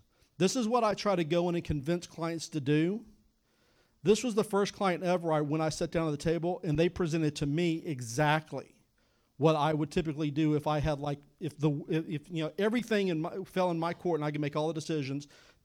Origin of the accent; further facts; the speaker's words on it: McAllen, Texas, United States; And I was born and raised on the Mexican border down in McAllen, Texas, and I'd been around Topo Chico my whole life.